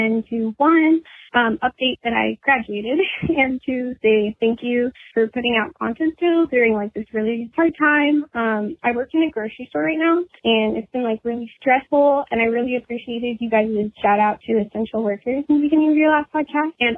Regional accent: California, United States; I'm from California, the Bay Area, to be specific, not LA.

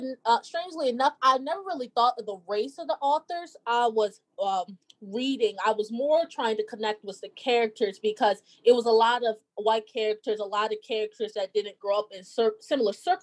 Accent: Baltimore, Maryland, United States; different things going on in my hometown of Baltimore and things like that around

